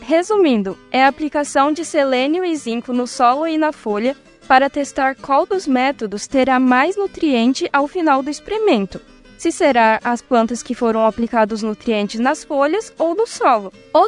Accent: Cândido Mota, São Paulo, Brazil; sou de Cândido Mota, São Paulo, e estou no quarto ano de agronomia.

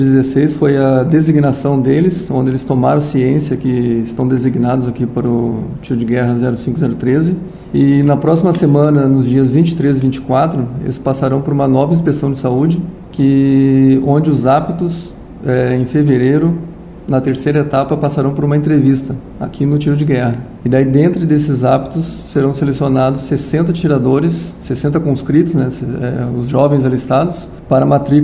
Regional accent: Rio Grande do Sul, Brazil; now in Bandeirantes, Brazil; Eu sou gaúcho, moro próximo a Porto Alegre, e servi em Porto Alegre há 9 anos, né? Já servi em outros estados do Brasil

